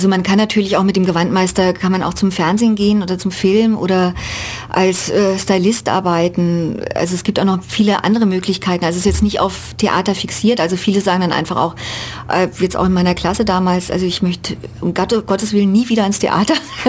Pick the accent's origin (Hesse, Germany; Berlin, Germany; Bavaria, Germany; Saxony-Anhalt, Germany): Hesse, Germany; Darmstadt; now in Ulm, Germany; Ich komme aus Darmstadt, also aus der Nähe von Darmstadt, aus dem Odenwald. Und bin nach Ulm gekommen, weil ich da einfach die Stelle gekriegt habe.